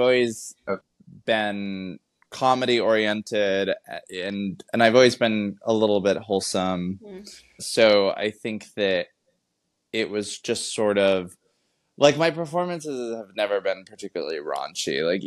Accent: Los Angeles, California, United States; I'm from Los Angeles originally, and I am the drag laureate of West Hollywood.

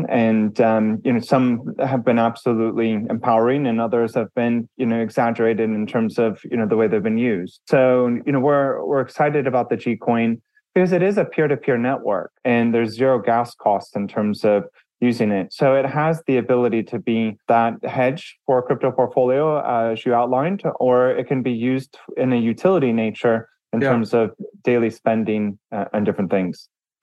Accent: United States; I'm an American. I grew up in the US. I live in Texas

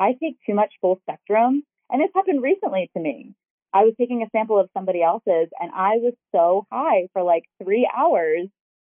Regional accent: Baltimore, Maryland, United States; now in Medford, United States; So I was born and raised in Baltimore

